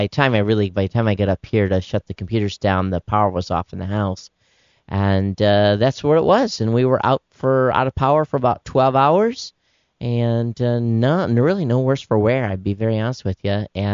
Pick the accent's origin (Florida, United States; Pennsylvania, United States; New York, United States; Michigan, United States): Michigan, United States; Quincy; coming out of my hometown that I grew up in Quincy, Michigan.